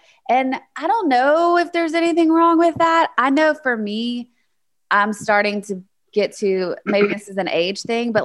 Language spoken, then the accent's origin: English; the South, United States; I didn't get it because I grew up in the South in a certain way.